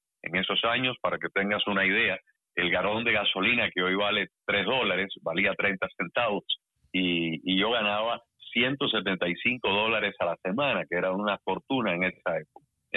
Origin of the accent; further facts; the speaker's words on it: Matanzas, Cuba; Yo nací hace 62 años en Matanzas, en Cuba. Yo nací en el barrio, en una clínica que quedaba en el barrio de Versalles.